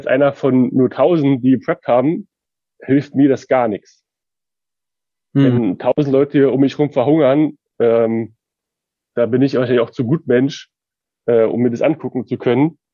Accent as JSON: {"language": "German", "region": "Berlin", "country": "Germany", "said": "Ich als Berliner kannte das überhaupt nicht, weil wenn hier mal irgendwie die Spree mal ansteigt, merkst du nichts von."}